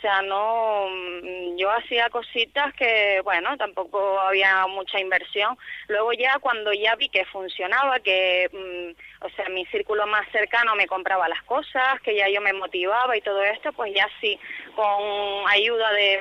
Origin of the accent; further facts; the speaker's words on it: Madrid, Community of Madrid, Spain; moved away as an adult; now in Tenerife, Spain; cuando vine de Madrid yo estudié diseño de moda ya un poquito más mayor y llegué a Tenerife